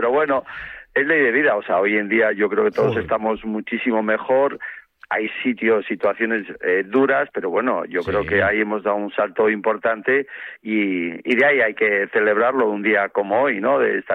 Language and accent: Spanish; Castile and León, Spain; Pues muy bien, pues de celebración, como tantos castellanos leoneses.